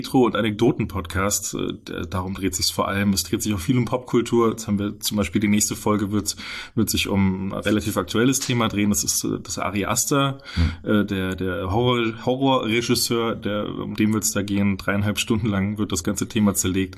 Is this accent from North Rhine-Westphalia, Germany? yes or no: no; Moosburg an der Isar, Bavaria, Germany; born or raised there; now in Fulda, Germany